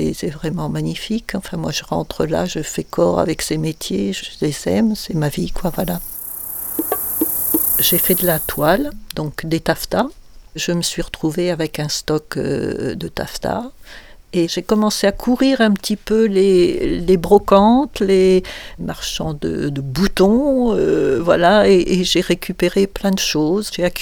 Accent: Chartres, Centre-Val de Loire, France; born there; also born or lived in Auvergne / Cévennes; Je suis née à Chartres. Chartres, c'est la Beauce, hein, donc c'est très loin de ce terroir ici.

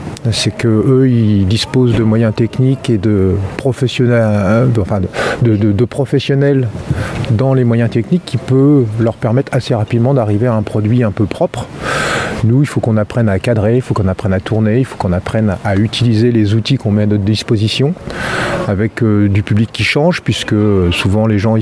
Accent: Orléans, Centre-Val de Loire, France; je viens d'Orléans.

